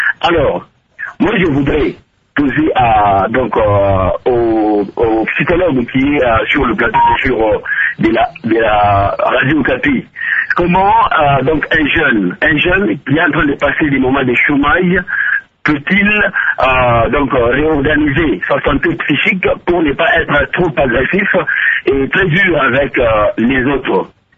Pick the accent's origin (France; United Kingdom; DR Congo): DR Congo; Kolwezi, Lualaba; un cas qui est en train de se vivre ici chez nous à Kolwezi.